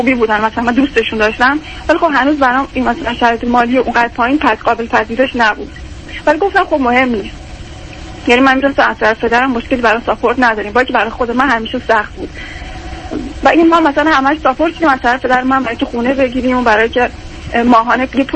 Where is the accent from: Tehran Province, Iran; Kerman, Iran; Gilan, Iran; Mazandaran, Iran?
Kerman, Iran; توی شهری درس میخوندم که مثلا این فاصله برای من 1000 کیلومتری از شهر خودم که کرمان بود داشت.